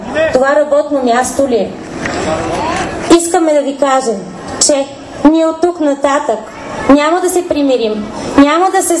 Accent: Varna, Varna Province, Bulgaria; Аз съм от Варна, имам две дъщери.

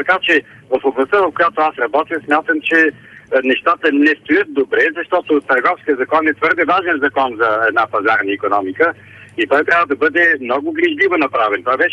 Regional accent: Sofia, Sofia City, Bulgaria; тъй като аз съм кореняк софиянец

